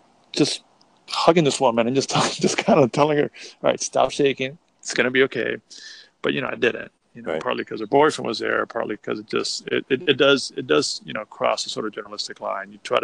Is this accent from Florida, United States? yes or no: yes; Miami, Florida, United States; now in Austin, United States; I'm from South Florida. I'm from Miami